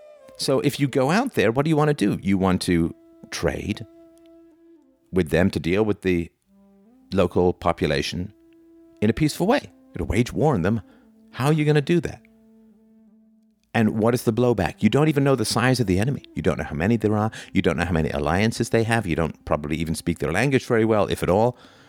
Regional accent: England, United Kingdom; I did have a sudden urge to tell him that I was from England and had nothing to do with colonization of his tribes.

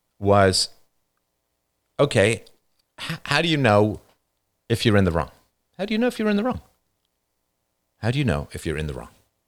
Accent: United Kingdom; It's like, it means I'm British and I know how to have a good time.

